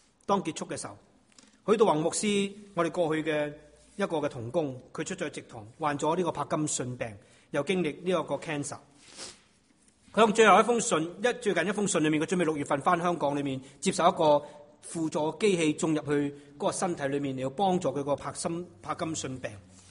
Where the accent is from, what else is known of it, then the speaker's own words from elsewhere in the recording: China; 我们中国人有话讲十年树木百年树人。